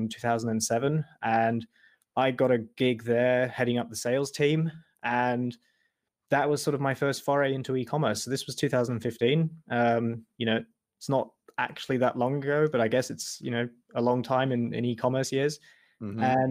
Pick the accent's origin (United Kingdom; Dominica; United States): United Kingdom; England; moved away as an adult; now in Leipzig, Germany; I'm English and I can sell stuff.